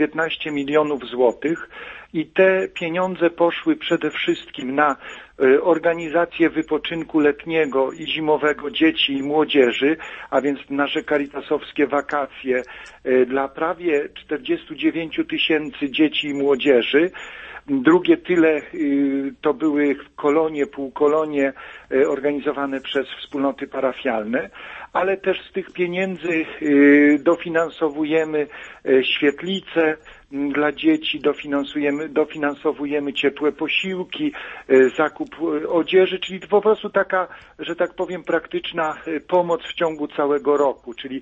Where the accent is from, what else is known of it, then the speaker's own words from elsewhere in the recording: Podlaskie Voivodeship, Poland; Pani redaktor, ja wychowałem się na wsi, tutaj na Podlasiu.